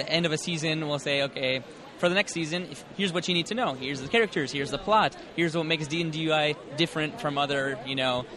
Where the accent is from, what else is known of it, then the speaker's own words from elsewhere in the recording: Toronto, Ontario, Canada; we're from Toronto, Canada. There's a great big art scene in Toronto, Canada.